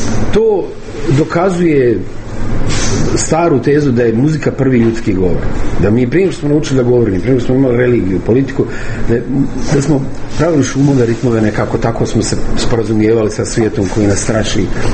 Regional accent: Sarajevo, Federation of Bosnia and Herzegovina, Bosnia & Herzegovina; ja sam Sarajlija, ja sam navikao da u maloj sredini ne strčiš.

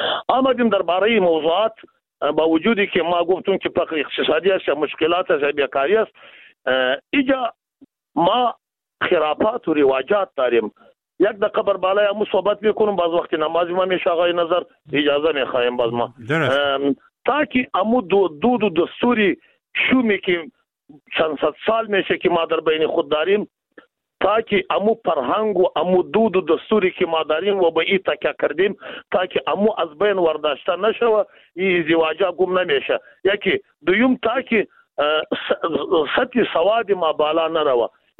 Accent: Afghanistan; ما و شما از افغانستان هستیم،

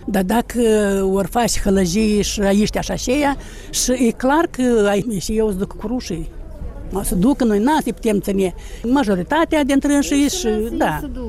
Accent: Moldova; Suntem moldoveni și români din talpa asta

